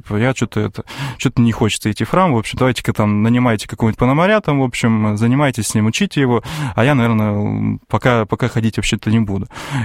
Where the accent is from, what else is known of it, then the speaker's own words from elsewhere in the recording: Kemerovo Oblast, Russia; Нет, это в Сибири, это мы сами все из Сибири, это из Кемеровской области.